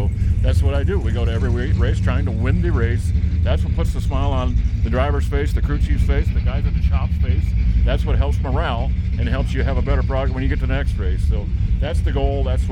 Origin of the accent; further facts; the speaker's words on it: Minnesota, United States; I grew up in Minnesota, so this feels like home to me.